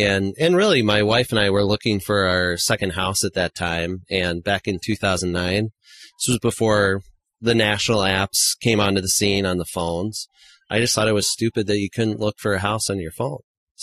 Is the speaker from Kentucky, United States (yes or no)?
no; Nebraska, United States; Because I always use the example, because I'm from Nebraska, if somebody called me from the middle of Nebraska